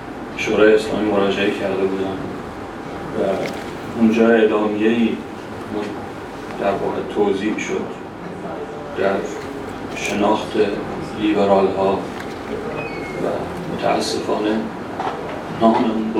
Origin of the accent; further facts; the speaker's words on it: Iran; من ایرانی هستم ولی هرگز اصول لبنانی و جذور عاملی خدا رو فراموش نکردم